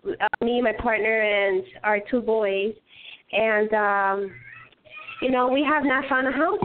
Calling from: North Carolina, United States; North Carolina.

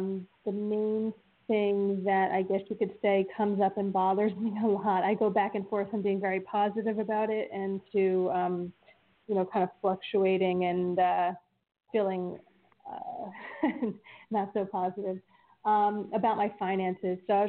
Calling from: New Jersey, United States; from New Jersey.

